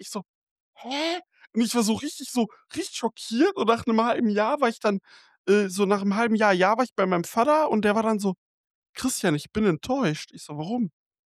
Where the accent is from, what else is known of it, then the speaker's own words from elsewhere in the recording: Rhineland, Germany; now in Osnabrück, Germany; Ich bin aus dem Rheinland nach Osnabrück gezogen.